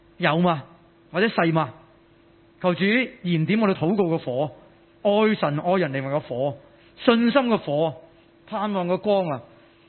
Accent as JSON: {"language": "Cantonese", "country": "Hong Kong", "said": "大家有没有想起我们都是香港人，香港香港啊"}